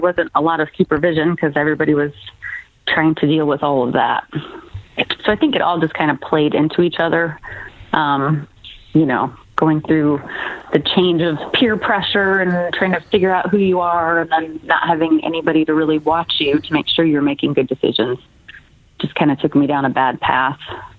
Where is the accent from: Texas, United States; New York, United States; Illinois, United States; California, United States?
Illinois, United States; Quad Cities; born there; Well, I was born in Illinois, the Quad Cities. So it was like right on the border of Illinois, Iowa.